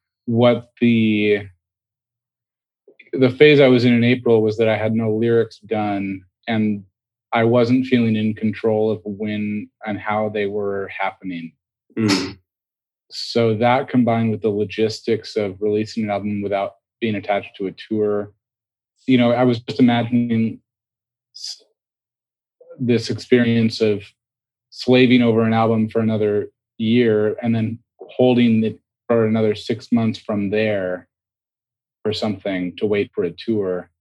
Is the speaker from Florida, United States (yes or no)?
no; Seattle, Washington, United States; They're all in LA now, but we're from Seattle.